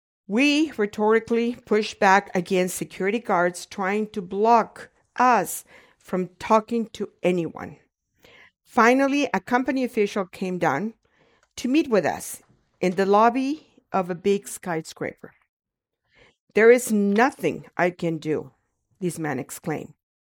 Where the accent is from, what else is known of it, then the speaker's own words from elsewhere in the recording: Mexico; moved away as an adult; now in United States; I was born and raised in Mexico, the granddaughter of a Zapotec woman whose indigenous roots go back before the Spanish conquest. I first came to this country in my 20s